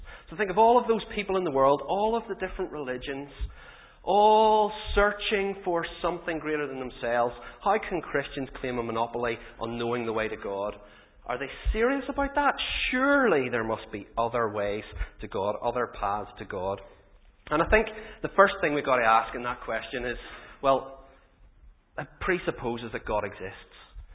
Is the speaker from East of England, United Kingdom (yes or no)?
no; Carrickfergus, Northern Ireland, United Kingdom; I'm from Carrickfergus, so I've just come around the lock